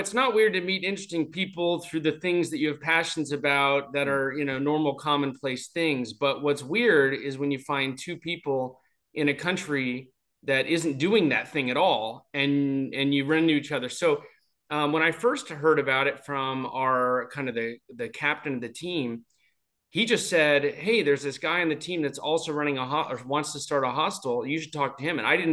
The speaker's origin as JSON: {"language": "English", "region": "California", "country": "United States", "said": "I came from California and doing law."}